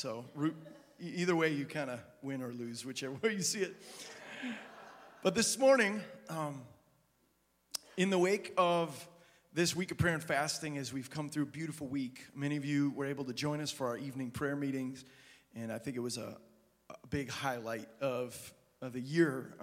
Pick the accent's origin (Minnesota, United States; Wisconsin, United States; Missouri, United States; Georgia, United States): Wisconsin, United States; Sheboygan; moved away as an adult; now in Nashville, United States; when we were visiting from Nashville, where we lived, Sheboygan, my hometown, visiting my family there